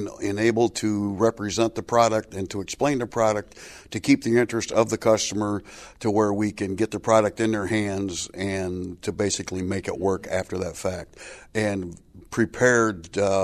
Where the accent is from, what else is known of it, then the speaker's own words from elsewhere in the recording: Thompson, Illinois, United States; I'm from Thompson, Illinois. That's in the northwest corner of Illinois.